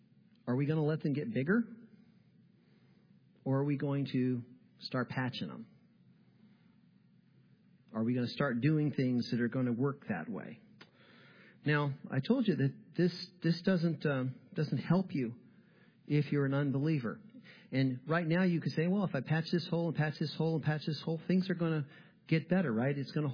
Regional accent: Florida, United States; I grew up in Florida, and I can tell you that you start here, you walk out into the water

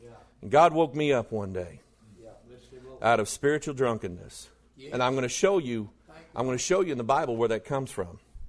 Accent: Festus, Missouri, United States; also born or lived in Pine Bluff, Arkansas; I was born in Pine Bluff, but I learned how to count in Missouri. Amen. Yeah, in Festus.

